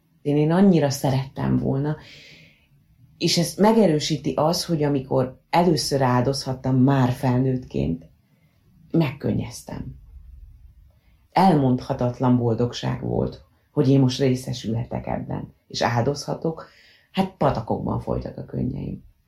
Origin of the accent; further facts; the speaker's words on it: Mosonmagyaróvár, Győr-Moson-Sopron, Hungary; moved away as an adult; now in Budapest, Hungary; Mosonmagyaróvár a szülővárosom, és ugye én itt éltem 18 éves koromig, utána kerültem el a tanulmányaim okán a fővárosba, de ugye a szüleim ott éltek, nekem az volt a haza, én oda jártam haza.